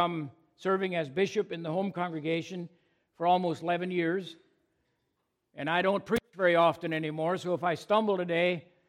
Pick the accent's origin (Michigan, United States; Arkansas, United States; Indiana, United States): Indiana, United States; moved away as an adult; also born or lived in Georgia; now in South Carolina, United States; Some of you might remember that we were once Northern Indiana folk. But 42 years ago, we moved from Northern Indiana to Southern Indiana and later to Georgia, and now, getting close to retirement, moved to South Carolina to where our oldest son lives.